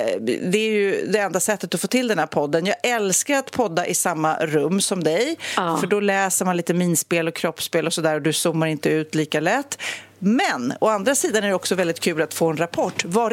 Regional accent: Sweden; Och man blir på något vis, ja, kanske som svensk, ännu mer tacksam för att vi får så lite sol.

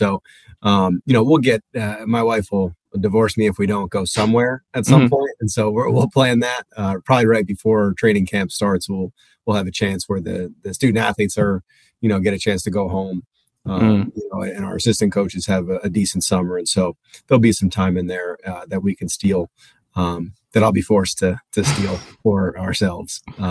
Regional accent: New Jersey, United States; I grew up in Jersey, so I did grow up with an affinity to the Jersey Shore as well.

